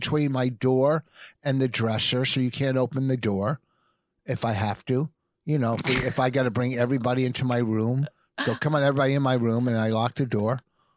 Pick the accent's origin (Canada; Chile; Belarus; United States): Canada; I'm from Canada.